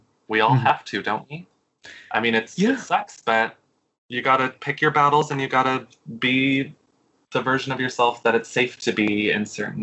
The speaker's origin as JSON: {"language": "English", "region": "New England", "country": "United States", "said": "because I'm from New England."}